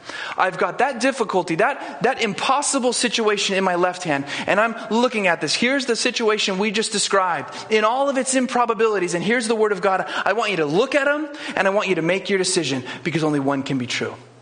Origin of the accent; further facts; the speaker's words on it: Idaho, United States; we are two nobodies from Idaho, this small town in Idaho.